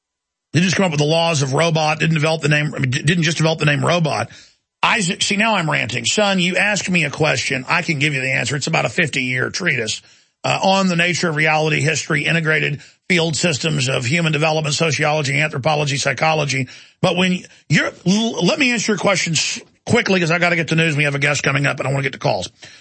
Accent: Austin, Texas, United States; gee, I'm from Austin.

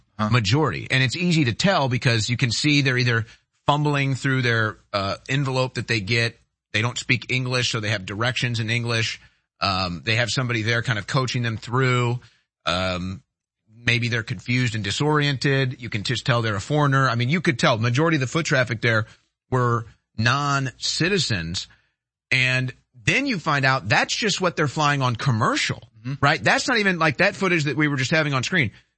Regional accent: St. Louis, Missouri, United States; I grew up in St. Louis, visited Chicago a lot, have friends there.

